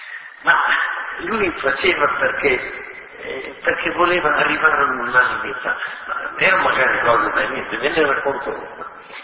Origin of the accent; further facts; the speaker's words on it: Emilia-Romagna, Italy; io vengo dall'Emilia Romagna, siamo stati per secoli sotto il Papa.